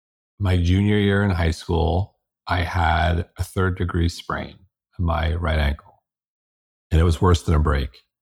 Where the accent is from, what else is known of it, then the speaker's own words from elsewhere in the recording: Manhasset, New York, United States; I lived in a town where that was part of the culture. I grew up in Manhasset, Long Island.